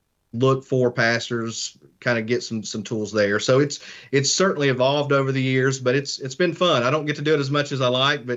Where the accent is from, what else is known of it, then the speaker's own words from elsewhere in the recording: Kentucky, United States; And then came back home to Pike County. I'm originally from Pike County.